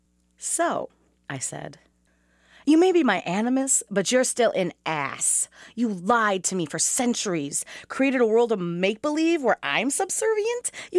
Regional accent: Mankato, Minnesota, United States; from Mankato, Minnesota.

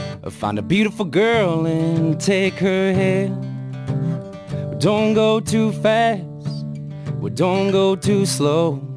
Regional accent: Winona, Minnesota, United States; So it's always fun to play in Winona here in my hometown.

